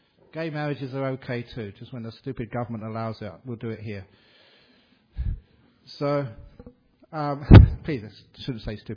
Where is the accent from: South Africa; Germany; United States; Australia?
Australia; I said, "I'm from Australia."